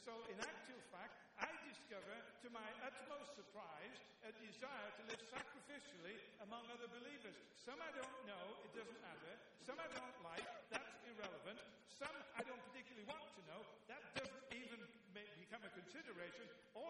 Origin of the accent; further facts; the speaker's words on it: United Kingdom; I'm British. But then, because I was a Brit living in Britain